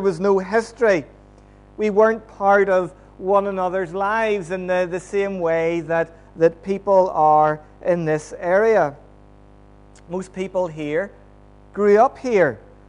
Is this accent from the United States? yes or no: no; Antrim, Northern Ireland, United Kingdom; I didn't grow up in the countryside. I grew up in the town. I grew up in Antrim. More than that, the places I lived in Antrim were housing estates. Both of them actually were fairly newly built whenever I moved into them.